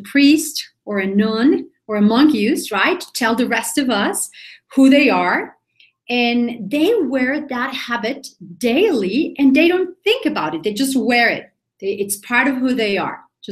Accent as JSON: {"language": "English", "region": "Mexico City", "country": "Mexico", "second_language": "English", "said": "I am from Mexico City, live in Mexico City, and that explains my accent."}